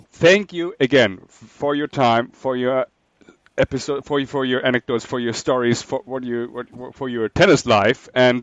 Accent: Hamburg, Germany; I'm German, I'm from Hamburg, I'm from the same country and same city where he's from.

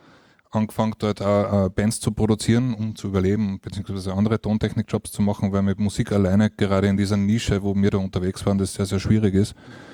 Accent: Steyr, Upper Austria, Austria; er war damals in Steyr, da wo ich herkomme

